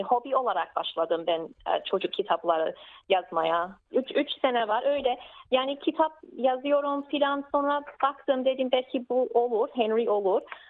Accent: Melbourne, Victoria, Australia; Ben aslında Melbourne'da doğdum, büyüdüm. Dediğim gibi Kıbrıslı Türk bir göçmen ailenin çocuğuyum.

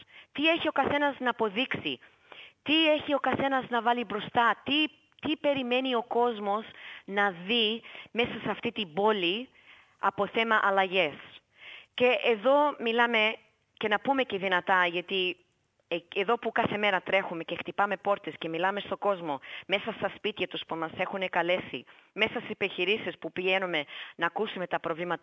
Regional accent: Greece; now in Australia; εγώ είμαι Ελληνίδα

